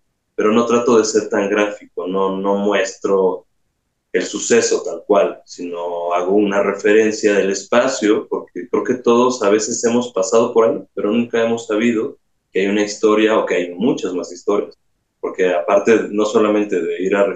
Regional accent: Mexico City, Mexico; born there; Entonces, sí, nací por acá en la Ciudad de México.

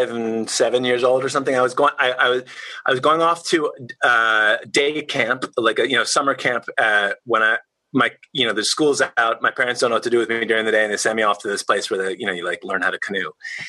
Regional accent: Washington, District of Columbia, United States; But I'll say I grew up in Washington, D.C., and most people when they say I grew up in D.C., they generally, you know, they often mean the distant suburb somewhere. I lived actually in the city in the city itself.

